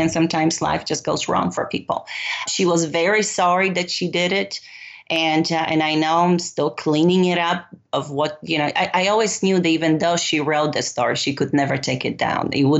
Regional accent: Poland; English is a second language; moved away as an adult; I was born and raised in Poland. You know, I moved here when I was 18

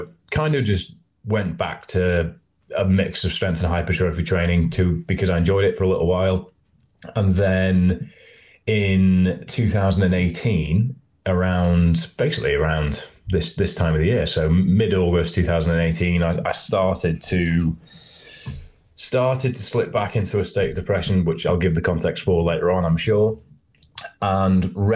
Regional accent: Scotland, United Kingdom; but I grew up in Scotland

